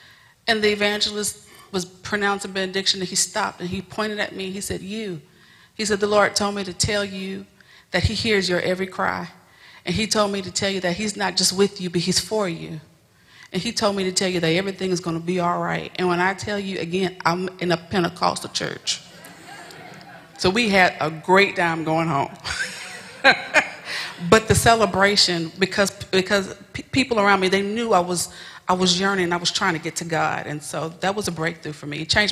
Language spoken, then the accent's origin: English; Kansas City, Missouri, United States; I am originally from Kansas City.